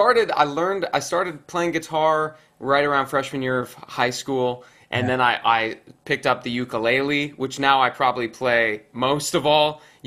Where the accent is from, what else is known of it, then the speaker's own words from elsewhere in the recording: Tempe, Arizona, United States; I grew up in Tempe, Arizona.